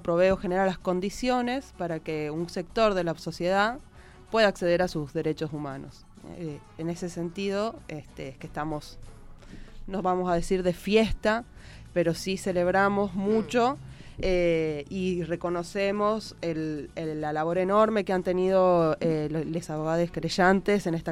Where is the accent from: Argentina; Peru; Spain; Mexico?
Argentina; Tucumán; en Tucumán, de donde vengo yo